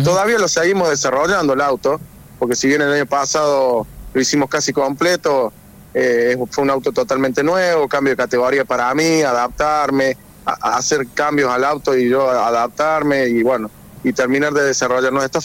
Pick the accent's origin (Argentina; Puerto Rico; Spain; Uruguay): Argentina; Alta Gracia, Córdoba; Yo soy de Altagracia, ¿no?